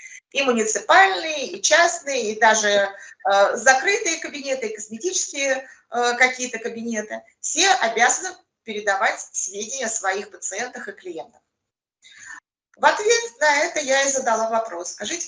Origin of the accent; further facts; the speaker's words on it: Nizhny Novgorod, Nizhny Novgorod Oblast, Russia; я из Нижнего Новгорода.